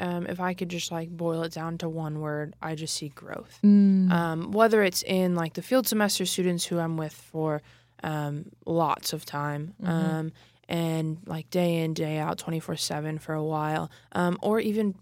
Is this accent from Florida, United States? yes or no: yes; St. Augustine, Florida, United States; I'm originally from Florida, from St. Augustine, Florida.